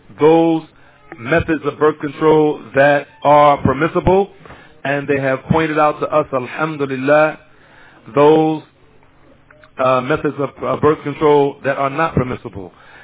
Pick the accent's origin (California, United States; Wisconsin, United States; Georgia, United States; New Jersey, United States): New Jersey, United States; Newark; when I was much younger, where I grew up in Newark, New Jersey